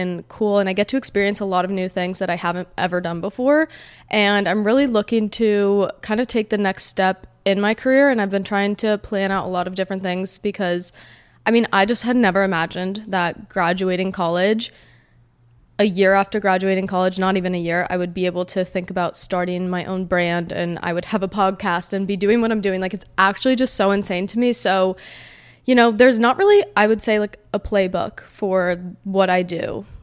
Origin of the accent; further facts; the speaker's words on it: New Jersey, United States; now in Miami, United States; growing up in New Jersey and getting to experience New York City and Manhattan was so cool, but, you know, New Jersey from New York was extremely different, and then New Jersey to Miami was a huge culture shock for me.